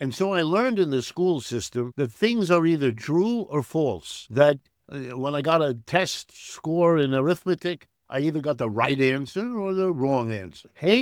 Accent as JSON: {"language": "English", "country": "United States", "tie": "born there", "first_language": "German", "second_language": "English", "said": "My first language is German. My mother was born in Berlin, immigrated to the United States. By the way, some of my feelings about migration is I'm the product of two immigrants. I was born in the United States"}